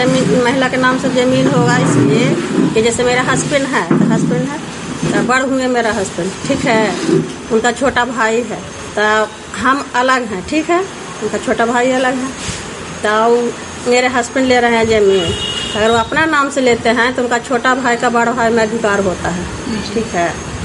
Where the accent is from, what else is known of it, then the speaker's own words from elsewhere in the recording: Gokulpur, India; मैं गोकुलपुर के रहने वाली हूँ।